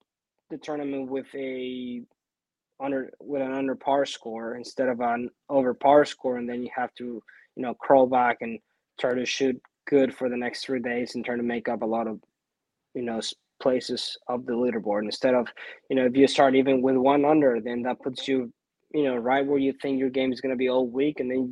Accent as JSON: {"language": "English", "town": "Córdoba", "region": "Veracruz", "country": "Mexico", "tie": "born or raised there", "said": "I grew up in Cordova. That's east, right in the Gulf of Mexico, in the state of Veracruz. We're right next to the water, about a 45-minute drive inland."}